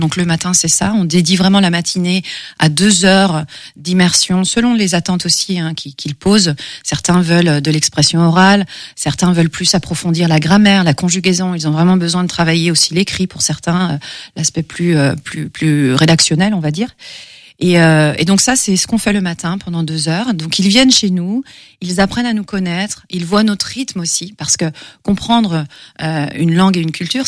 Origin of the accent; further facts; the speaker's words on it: Pays de la Loire, France; j'ai 46 ans, tout fraîchement. Je viens de la campagne segréenne. J'ai grandi dans une ferme